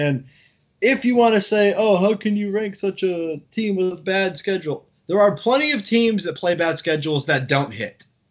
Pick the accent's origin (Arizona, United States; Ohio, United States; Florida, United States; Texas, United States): Texas, United States; Houston; also born or lived in Virginia; I went to school in Virginia. I'm from Houston. I'm from Texas.